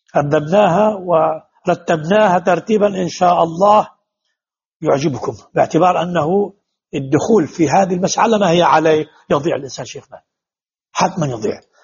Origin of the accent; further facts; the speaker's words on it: Lebanon; أما في مثل هذه الأيام لا، ولا سيما عندنا في لبنان مثلا وبعض البلدان